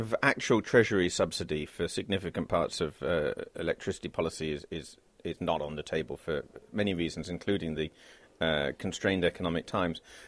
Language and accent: English; United Kingdom; here I am as a British citizen talking about a very Euro-federalist notion of handing powers to Brussels